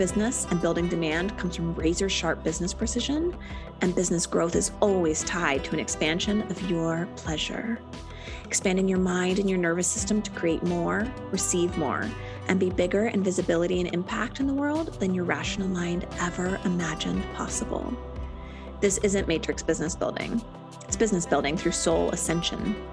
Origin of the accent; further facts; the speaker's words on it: Philadelphia, Pennsylvania, United States; also born or lived in San Francisco; now in Austin, United States; I grew up in the Philadelphia area, so I definitely had all of the seasons and the fall vibes. And then we spent, I think, probably close to 6 years out in San Francisco.